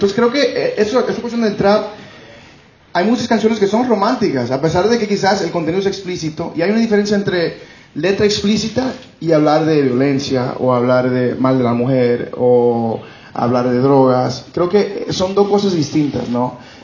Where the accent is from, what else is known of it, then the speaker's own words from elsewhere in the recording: New York, United States; Yo nací y me crié en Nueva York.